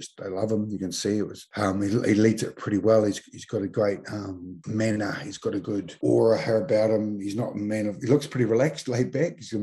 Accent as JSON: {"language": "English", "town": "Mount Maunganui", "region": "Bay of Plenty", "country": "New Zealand", "moved": "as an adult", "said": "When I came down here from Mount Maunganui as a 20-year-old to be a Crusader, it was the first year of the Crusaders."}